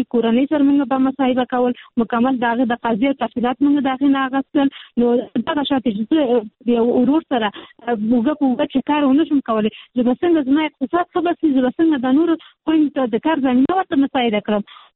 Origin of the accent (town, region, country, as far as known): Peshawar, Khyber Pakhtunkhwa, Pakistan; born or raised there